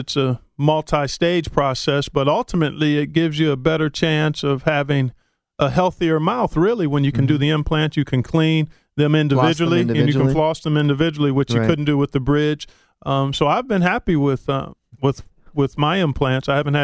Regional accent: Cleveland, Ohio, United States; and went to St. Joseph's High School in Cleveland, Ohio.

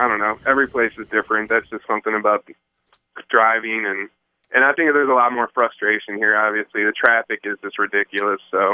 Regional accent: Cleveland, Ohio, United States; now in Brooklyn, United States; I mean, Cleveland's a great place to grow up. There's not much of a music industry there. So, okay. Yeah, I moved out to New York

